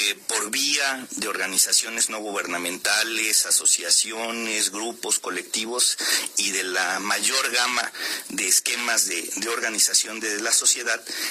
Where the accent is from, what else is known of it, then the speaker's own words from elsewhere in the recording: Mexico; hacia dónde queremos ir como mexicanos